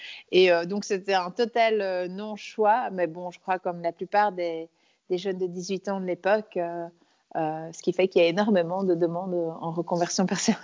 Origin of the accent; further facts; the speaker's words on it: Belgium; Alors, je suis née donc à Bruxelles, mais j'ai grandi à la campagne. Je suis née dans un hôpital bruxellois. J'ai grandi à la campagne, au milieu des chevaux, dans la nature. Enfin, j'ai grandi pieds nus.